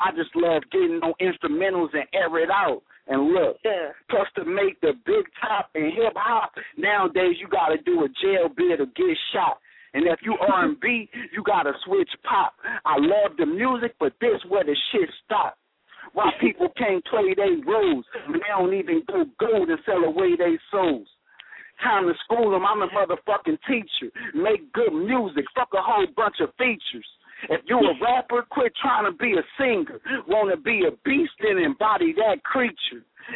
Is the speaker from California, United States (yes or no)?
yes; Los Angeles, California, United States; I'm from Watts.